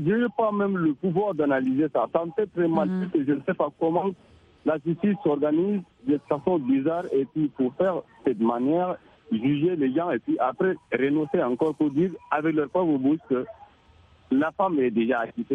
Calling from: N'Djamena, Chad; Je suis de N'Djamena.

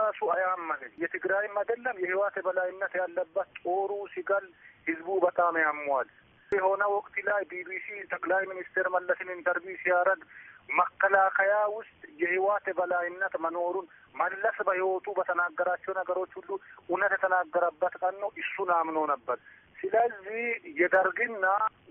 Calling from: South Africa; ከደቡብ አፍሪካ ነኝ።

